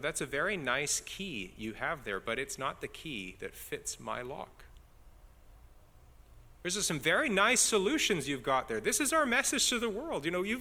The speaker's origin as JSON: {"language": "English", "country": "Canada", "said": "Now, I'm Canadian."}